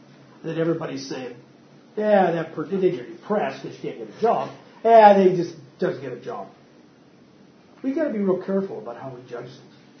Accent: Appalachia, United States; I grew up in Appalachia, and he was poor.

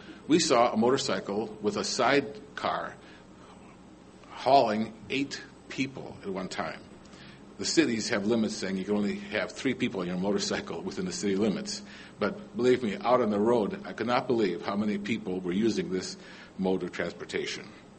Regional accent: Philippines; I'm from the Philippines.

